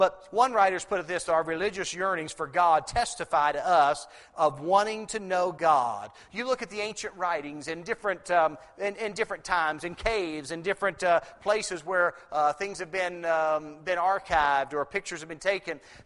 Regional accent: West Virginia, United States; Now, me, I grew up in West Virginia, and I've been in church all my life

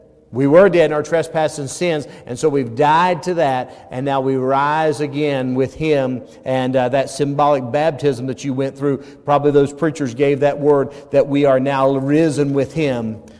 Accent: United States; Again, I'm telling you, I'm an American. I love it. I love the flag.

